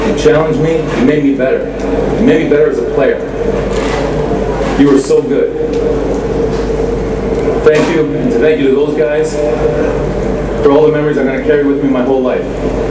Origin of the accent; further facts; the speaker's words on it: Toronto, Ontario, Canada; Growing up in Toronto, I moved north when I was 16